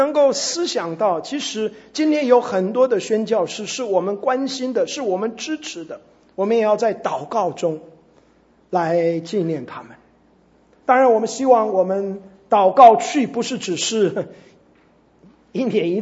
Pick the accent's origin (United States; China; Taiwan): United States; Chinese is a second language; 因为我是外国人，好，美国人呢